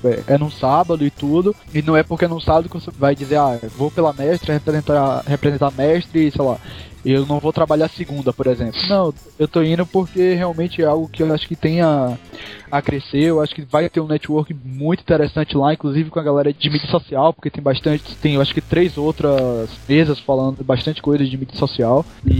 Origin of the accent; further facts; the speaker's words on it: Bahia, Brazil; como bom baiano